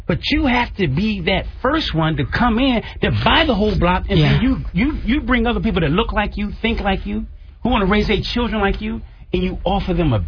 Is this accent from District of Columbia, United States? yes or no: yes; Washington, District of Columbia, United States; I'm from Washington, D.C.